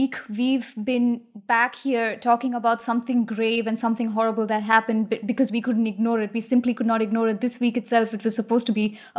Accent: India; And since I'm from India and since I grew up there and I received an education there

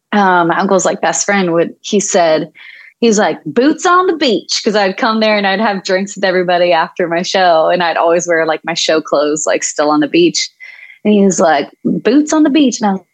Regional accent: Nashville, Tennessee, United States; also born or lived in Florida; growing up in Nashville and in Tennessee and being around so many amazing creative people

